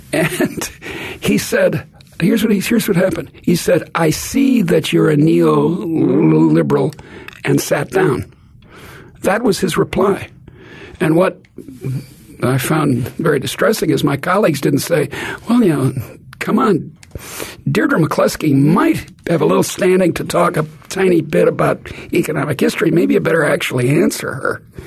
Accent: Chicago, Illinois, United States; I come from Chicago, and the south and west sides of Chicago are really in terrible shape.

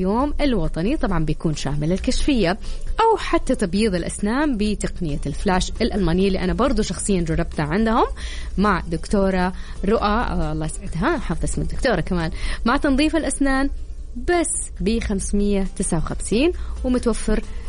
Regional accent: Mecca, Makkah Province, Saudi Arabia

